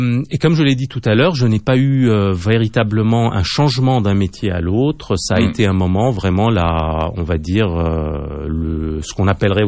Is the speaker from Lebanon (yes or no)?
yes; Lebanon; puisque chez nous au Liban, la cuisine était la chose des femmes.